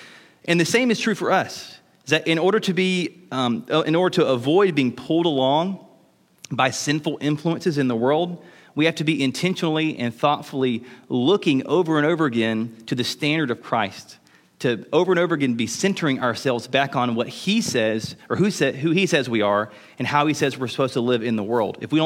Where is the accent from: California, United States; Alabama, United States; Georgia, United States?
Alabama, United States; Mobile; I'm from Mobile, so the beach is a good illustration for me, okay?